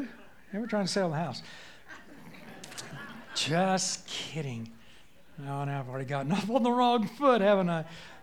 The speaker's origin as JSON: {"language": "English", "town": "Wichita Falls", "region": "Texas", "country": "United States", "tie": "born or raised there", "said": "I grew up in Wichita Falls, Texas. My parents started a Bible church when I was 6 years old."}